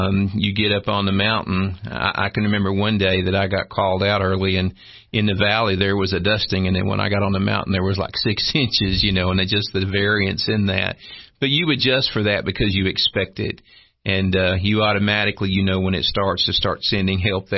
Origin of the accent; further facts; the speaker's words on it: United States; I grew up in Van Buren County. My mom and dad, you know, we moved back there, you know, to help take care of family. And, I grew up, you know, up there in the 80s